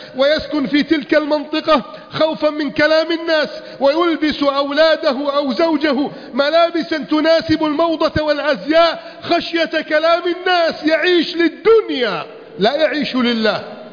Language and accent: Arabic; Egypt